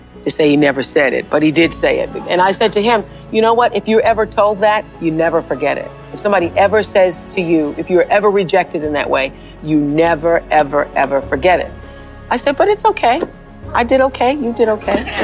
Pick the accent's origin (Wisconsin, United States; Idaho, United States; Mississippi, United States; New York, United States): Mississippi, United States; For me, colored girl, Negro child, growing up in Mississippi